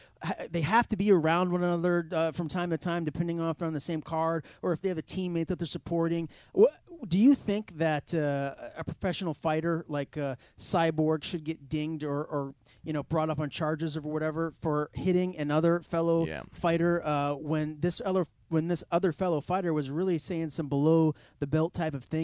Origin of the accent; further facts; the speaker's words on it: United States; And again, I, you know, being an American, go America. You know, I love my country.